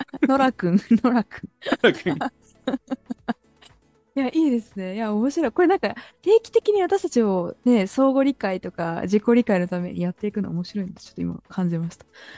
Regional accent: Oita, Japan; also born or lived in Yamagata; 私は、大分県出身です。実は、母がですね、山形出身で、里帰り出産をしたので、生まれ故郷としては山形なんですけれども、もう育って実家があるのが大分なので、大分出身と普段言っております。

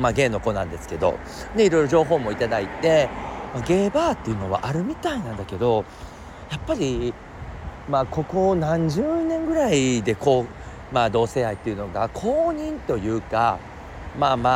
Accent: Osaka, Japan; 私も大阪の人で、それでまあ関西の人なのね

